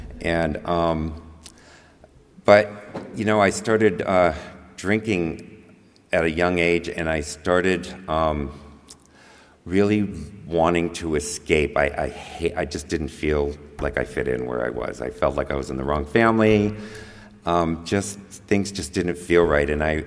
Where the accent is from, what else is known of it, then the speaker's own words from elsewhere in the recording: East Coast, United States; also born or lived in Seattle / Santa Barbara; And I grew up on the East Coast. I ended up graduating. I don't even know how that happened. I graduated high school and moved up to Seattle and ended up down in Santa Barbara